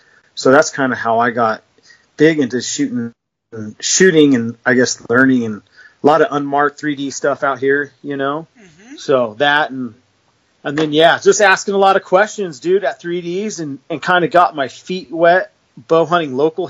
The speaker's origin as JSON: {"language": "English", "region": "California", "country": "United States", "tie": "born or raised there", "said": "I grew up in SoCal on a dairy farm."}